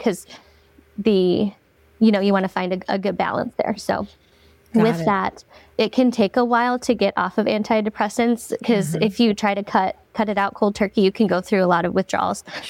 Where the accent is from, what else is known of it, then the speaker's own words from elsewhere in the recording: Omaha, Nebraska, United States; I am born and raised in Omaha, Nebraska.